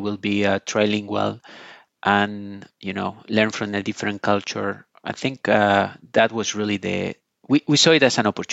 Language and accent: English; Spain; moved away as an adult; You know, we are both from Spain, so we had the family in Spain already.